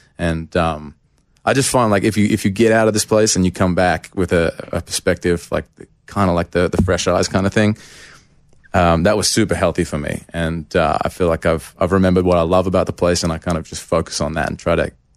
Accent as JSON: {"language": "English", "country": "Australia", "tie": "born or raised there", "moved": "yes", "lives_now": "Nashville, United States", "said": "And then I went back to Australia for a month at Christmas and just like I went to my hometown, I went and visited my grandparents or old mates."}